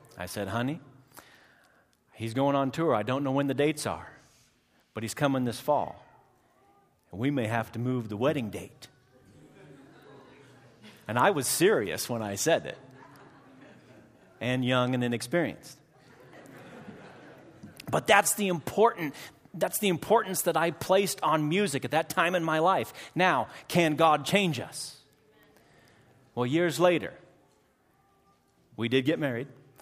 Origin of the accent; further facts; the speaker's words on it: Des Moines, Iowa, United States; In concert, Des Moines, Iowa, my hometown